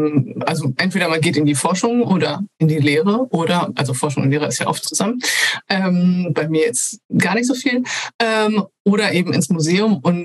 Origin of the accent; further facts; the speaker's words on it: Oldenburg in Holstein, Schleswig-Holstein, Germany; Ich bin in Oldenburg in Holstein aufgewachsen, also im Schleswig-Holsteinischen, und habe unter anderem auch in Kiel studiert.